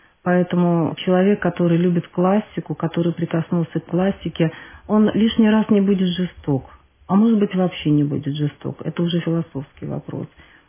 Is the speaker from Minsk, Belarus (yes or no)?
yes; Minsk, Belarus; мы из Минска, и увидев в Беларуси по интернету объявление о проведении данного конкурса